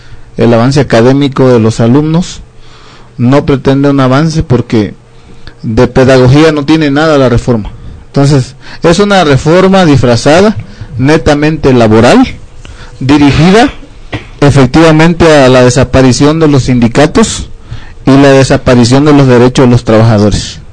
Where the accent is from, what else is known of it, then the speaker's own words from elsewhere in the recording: Mexico; Si permitimos que privaticen la educación, pues estamos tronados como mexicanos, estamos perdidos